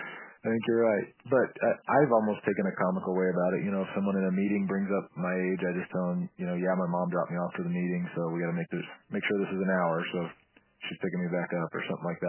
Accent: Evansville, Indiana, United States; now in Indianapolis, United States; I have a very minimal network in Indy, which I think is somewhat good because, like, I'm from Evansville.

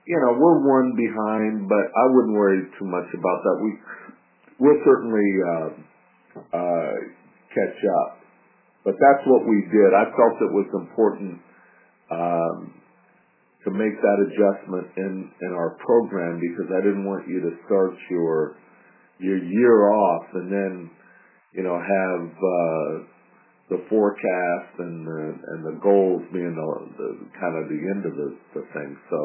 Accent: San Diego, California, United States; also born or lived in San Francisco / Washington, D.C. / Ann Arbor; You know, I've dragged my family from, we're from San Diego, and then, you know, I started my career in San Francisco with Merrill Lynch

